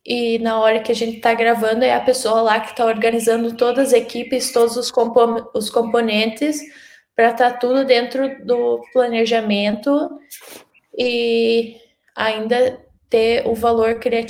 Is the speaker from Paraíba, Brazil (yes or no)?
no; Santo Ângelo, Rio Grande do Sul, Brazil; now in Los Angeles, United States; sou de Santo Ângelo. Hoje eu moro em Los Angeles, cidade irmã de Santo Ângelo, e eu faço cinema.